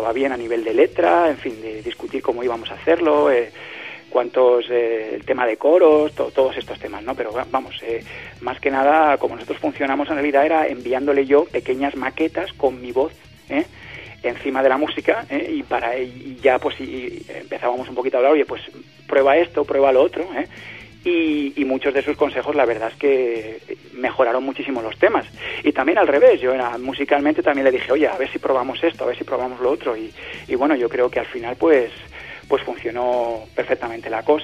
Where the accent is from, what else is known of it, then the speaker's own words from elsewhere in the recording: Alicante, Valencian Community, Spain; Yo soy de Alicante, además.